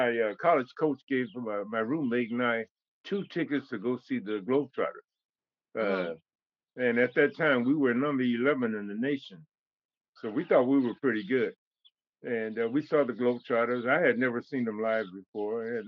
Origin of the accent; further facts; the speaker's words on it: East Palo Alto, California, United States; And I'm from Palo Alto, California, East Palo Alto, California. And Oakland is just maybe 35 miles away from home.